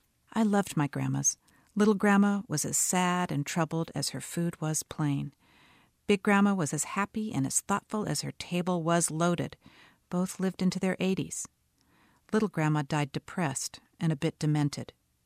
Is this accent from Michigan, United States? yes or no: yes; Michigan, United States; I'm from Michigan.